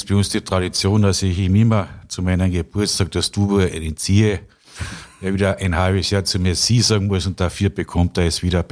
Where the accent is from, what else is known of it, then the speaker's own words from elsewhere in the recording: Klagenfurt, Carinthia, Austria; wir sind im Prinzip in selben Bezirk aufgewachsen, in Klagenfurt.